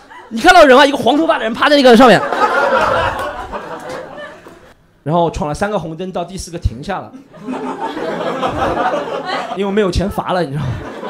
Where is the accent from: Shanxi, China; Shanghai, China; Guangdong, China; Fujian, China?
Shanghai, China; 我不想让别人知道我是上海人，因为我是一个可爱的上海人